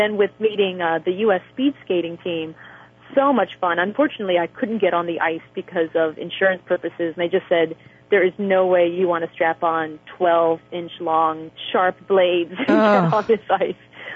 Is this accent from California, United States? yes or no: no; New York, United States; I'm from New York